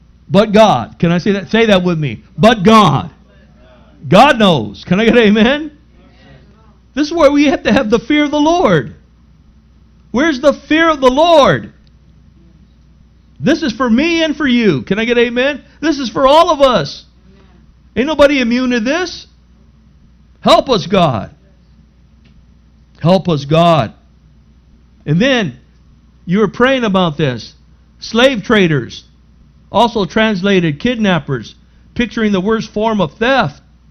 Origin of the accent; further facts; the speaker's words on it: National City, California, United States; When we were kids, I grew up in National City.